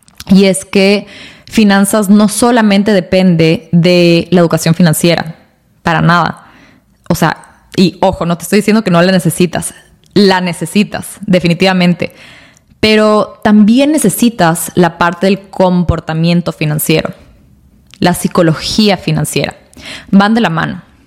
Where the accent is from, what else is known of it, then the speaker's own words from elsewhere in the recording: Quito, Pichincha, Ecuador; moved away as an adult; now in United States; yo nací y crecí en Quito, Ecuador. Me mudé a Estados Unidos a los 18 años a estudiar en Estados Unidos.